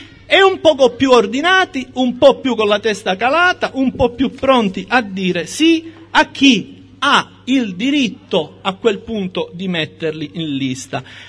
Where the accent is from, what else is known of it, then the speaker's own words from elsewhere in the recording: Sicily, Italy; Sono convinto che da siciliano e da convinto fautore della rappresentanza democratica, tanto più da siciliano, noi non si possa che votare no